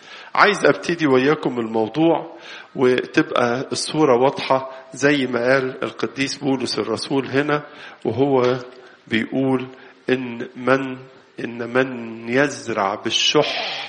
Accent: Egypt; كلنا كمصريين

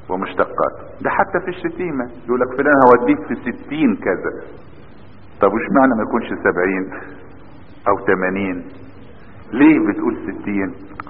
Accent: Egypt; عندنا بس في بلدنا مصر

